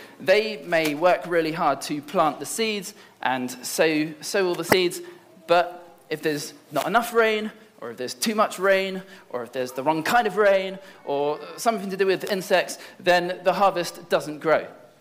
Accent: London, United Kingdom; I came as a student from East London.

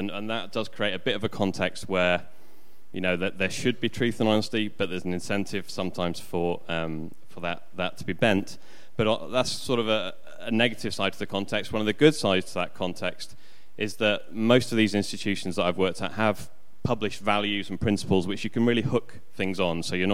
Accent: Leeds, Yorkshire and the Humber, United Kingdom; I'm from Leeds, important thing to get in there, and live around the corner, been at Belmont for about 2.5 years.

